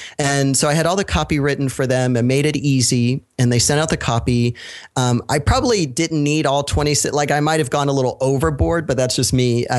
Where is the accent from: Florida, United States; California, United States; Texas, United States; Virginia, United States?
Florida, United States; So I'm from Florida